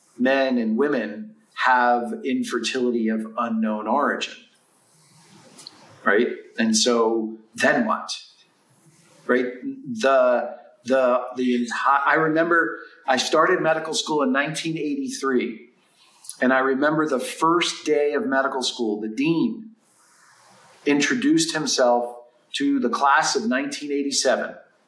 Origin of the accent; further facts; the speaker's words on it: New York, United States; because, you know, I'm a New Yorker and New Yorkers sometimes have some sarcasm.